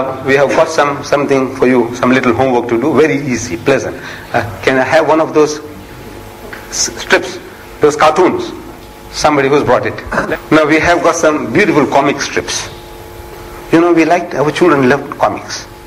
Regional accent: India; English is a second language; moved away; You see, I started all my English education with comics. When I came from India, comics. I was a comic king.

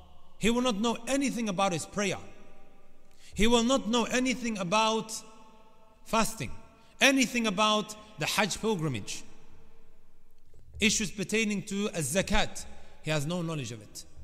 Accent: Leicester, East Midlands, United Kingdom; I'm from Leicester.

